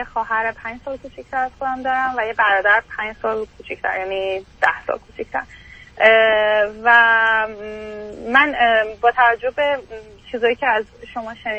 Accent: Iran; moved away as an adult; now in Canada; بعد از اینکه درسم لیسانس تموم شد تو ایران برای ادامه تحصیل از ایران اومدم بیرون

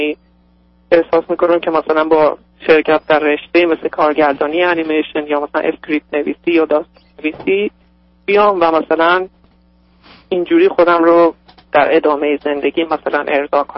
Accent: Iran; moved away as an adult; now in United States; من 25 سال دارم و حدود 2.5 سالی که از ایران به آمریکا آمدم

